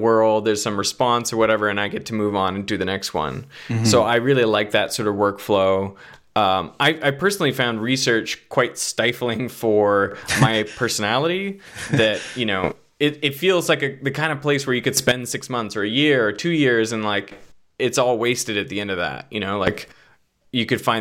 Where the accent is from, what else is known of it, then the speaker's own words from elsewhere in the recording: Canada; moved away as an adult; also born or lived in South Africa; now in Australia; So I'm mostly Canadian, but I also have sort of pieces of Australia, South Africa. And so I grew up in Canada.